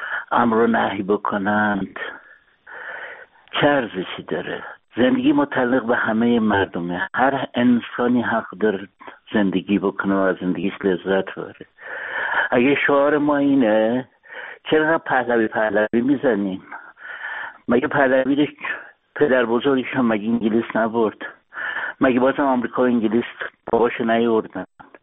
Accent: Iran; به عنوان یه ایرانی، به عنوان یه ایرانی ستم دیده، رنج کشیده

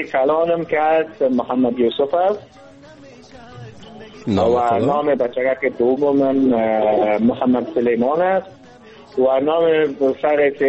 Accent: Kabul, Afghanistan; born there; سرم از 35 سال عمر دارم و از ولایت فعلا به کابل به دنیا آمدیم و از کابل گفتم ایشم ولی در تمام مصاحبه ما گفتیم که من از افغانستان هستم مربوط به تمام افغانستان هستم

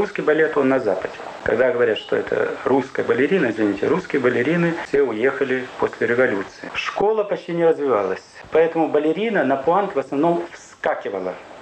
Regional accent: Ukraine; поскольку я упрямый украинец

